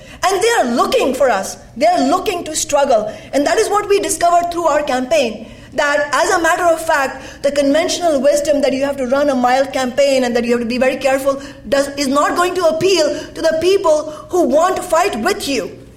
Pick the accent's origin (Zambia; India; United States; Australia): India; And you know, I come from India. We have a multitude of parties